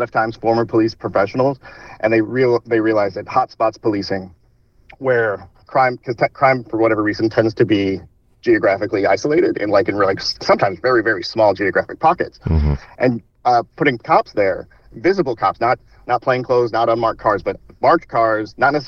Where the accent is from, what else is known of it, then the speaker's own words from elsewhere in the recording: Indiana, United States; now in Washington, United States; like, my home state of Indiana, but also just across, I live in D.C. now